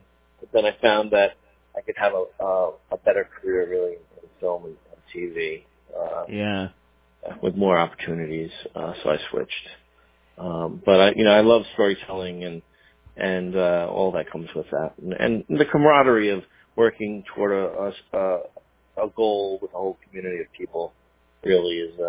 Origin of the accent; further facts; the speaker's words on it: Brooklyn, New York, United States; I grew up in Flatbush, Brooklyn.